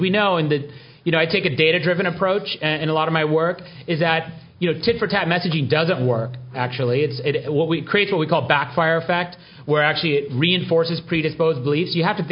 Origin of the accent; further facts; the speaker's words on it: Hanford, Washington, United States; by the way, I grew up in Hanford, Washington, which is one of the first 2 places where the Manhattan Project actually worked.